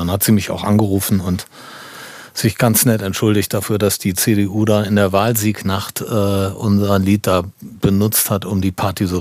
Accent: Düsseldorf, North Rhine-Westphalia, Germany; Ich bin Düsseldorfer

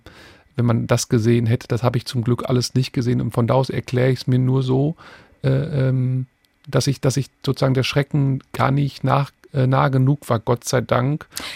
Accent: Witten, North Rhine-Westphalia, Germany; habe mein Abitur in Nordrhein-Westfalen, ich komme aus Witten, gemacht.

